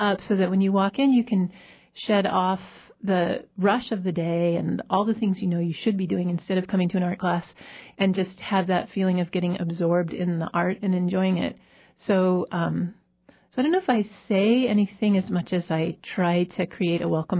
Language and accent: English; Portland, Oregon, United States; I grew up in Portland, Oregon.